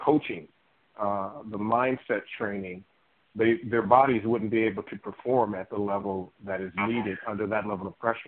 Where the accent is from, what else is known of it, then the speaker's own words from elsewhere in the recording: Chicago, Illinois, United States; Chicago White Sox, yay, my hometown